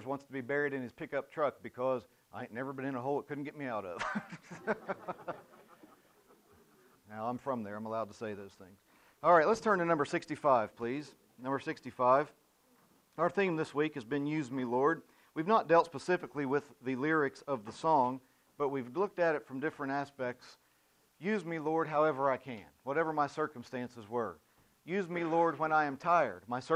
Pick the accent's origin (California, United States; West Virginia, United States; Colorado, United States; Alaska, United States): West Virginia, United States; And I'm from West Virginia, so I'm not allowed to tell them.